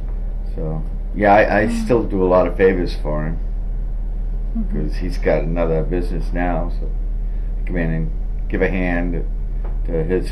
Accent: Mechanic Falls, Maine, United States; I was born in Mechanic Falls in 1950.

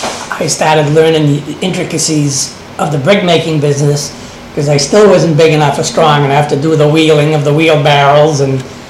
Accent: Auburn, Maine, United States; New Auburn was very, very French-Canadian. If you walked around the streets of New Auburn when I was a child, you would not hear anyone speaking

